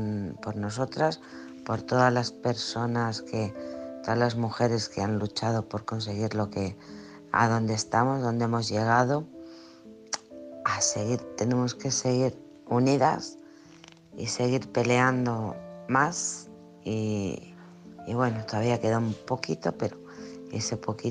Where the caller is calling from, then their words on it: Alcorcón, Community of Madrid, Spain; de Alcorcón.